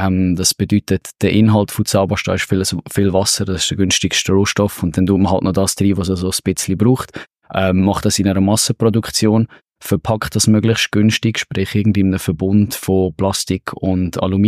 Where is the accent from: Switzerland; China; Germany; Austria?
Switzerland; Wir haben als Schweizer auch ein gewisses Denken